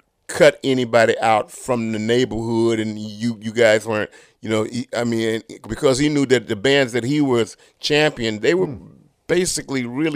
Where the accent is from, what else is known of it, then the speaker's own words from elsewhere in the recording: San Francisco, California, United States; And fortunate for me that I was born in San Francisco, to where even when I lived in the Fillmore, a big part of the Fillmore was made up of Japanese, African-American, Chinese, Jewish, mainly.